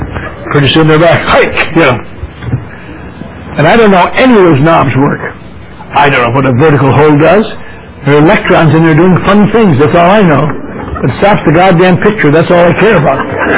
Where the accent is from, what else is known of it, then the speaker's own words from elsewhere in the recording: Wisconsin, United States; No, I'm from Wisconsin. We like the Packers till they lost.